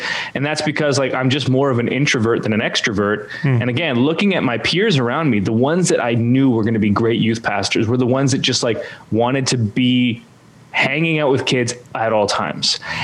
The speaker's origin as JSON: {"language": "English", "country": "Canada", "also_born_or_lived": "Edmonton", "said": "I am Canadian. I live in currently basically as far south as you can go in the country."}